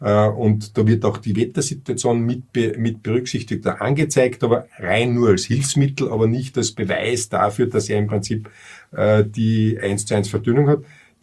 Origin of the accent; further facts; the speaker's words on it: Austria; die wir bei uns in Österreich jetzt überlegen